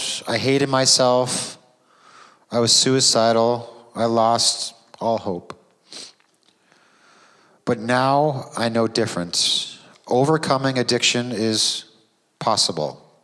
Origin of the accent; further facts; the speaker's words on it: Welland, Ontario, Canada; born there; I was born in Welland, so please don't hold that against me, everyone.